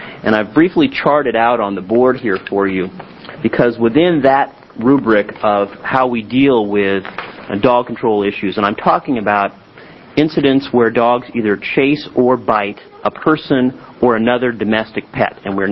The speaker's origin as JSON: {"language": "English", "region": "Oregon", "country": "United States", "said": "I'm a lawyer from Lincoln County."}